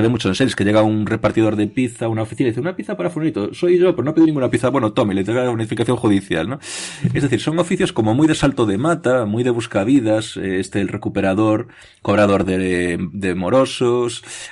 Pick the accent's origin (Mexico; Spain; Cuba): Spain; son cosas de Estados Unidos que como español me fascinan porque las veo como impensable